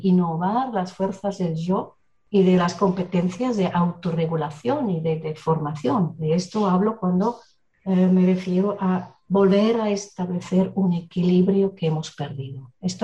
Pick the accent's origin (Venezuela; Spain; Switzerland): Switzerland; yo soy de Suiza